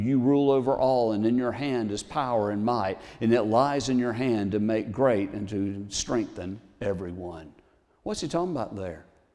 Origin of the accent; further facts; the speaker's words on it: Thomasville, Georgia, United States; we grew up in Thomasville and quite often go to Tallahassee to go out and eat or whatever.